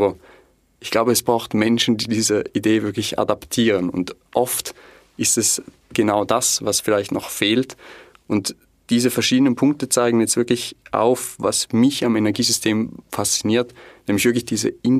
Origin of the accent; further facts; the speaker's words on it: St. Gallen, Switzerland; als St. Galler